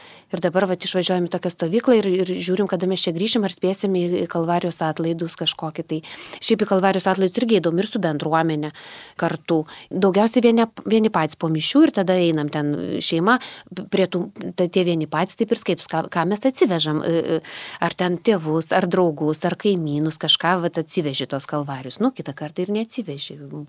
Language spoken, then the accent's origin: Lithuanian; Kretinga, Klaipėda County, Lithuania; also born or lived in Šiauliai; now in Palanga, Lithuania; Aš tai irgi laikau save žemaitę, nors aš gimusi ne Kretingoj, Šiauliuose gimusi, bet tėveliai atvežė mane į Kretingą mažą. Aš čia užaugusi, mano čia šaknis